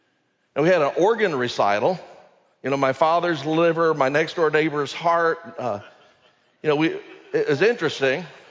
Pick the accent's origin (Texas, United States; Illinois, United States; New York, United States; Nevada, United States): Texas, United States; Dallas; I remember growing up in Dallas, in a suburb of Dallas, as a young person and hearing about missions